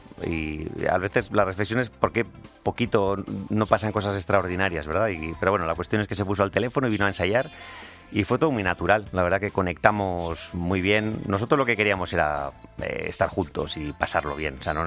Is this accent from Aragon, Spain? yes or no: no; San Sebastián, Basque Country, Spain; Soy donostiarra, soy un pichón guipuzcoano.